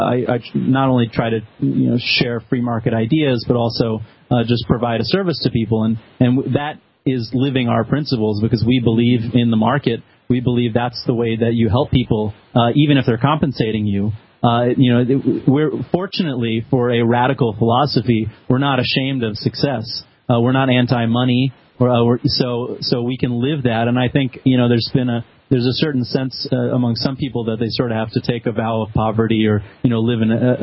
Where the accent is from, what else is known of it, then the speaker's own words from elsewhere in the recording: New York, United States; I'm coming from New York. I can say that the type of Democrat that you're going to get in New York is completely different than you would get in Vermont or Maine.